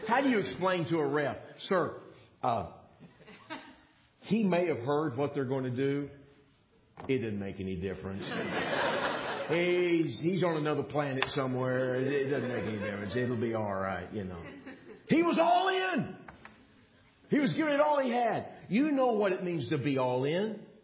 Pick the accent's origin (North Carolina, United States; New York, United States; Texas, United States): Texas, United States; There's a uniqueness to growing up in Texas. When you grow up in Texas, there are things that kind of get crammed down your throat, like always be grateful that you're from Texas.